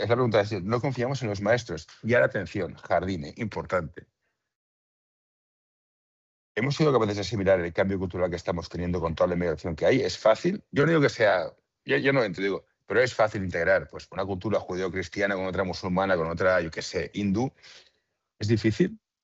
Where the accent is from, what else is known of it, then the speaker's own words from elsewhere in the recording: Barcelona, Catalonia, Spain; A mí me pasa, yo soy del Carmelo, los centros públicos del Carmelo no tienen nada que ver